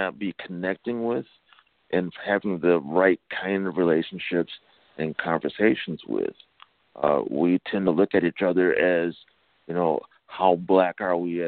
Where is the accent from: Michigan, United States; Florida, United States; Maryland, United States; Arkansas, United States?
Michigan, United States; Detroit; You know, I understand, you know, I'm from Detroit, but, you know, I have roots in Africa.